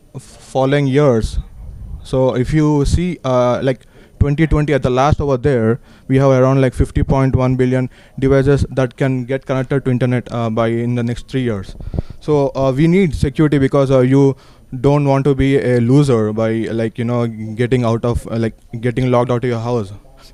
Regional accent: Hyderabad, Telangana, India; I'm from Hyderabad, India.

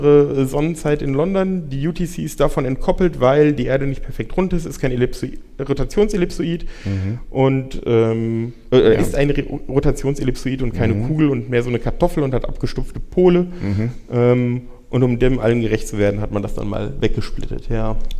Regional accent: Frankfurt, Hesse, Germany; Ja, also ich komme aus Frankfurt.

